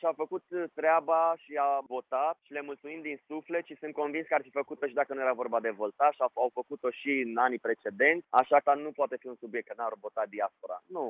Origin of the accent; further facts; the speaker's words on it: Romania; Noi, ca țară, vom deveni mai uniți între noi și mai mândri de faptul că suntem români.